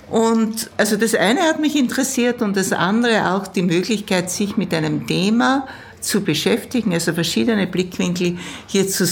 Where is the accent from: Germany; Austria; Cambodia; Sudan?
Austria; Styria; Ich komme ja aus der Weststeiermark